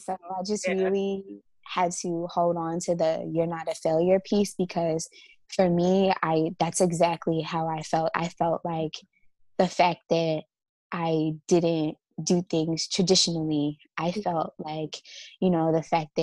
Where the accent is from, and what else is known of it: Nigeria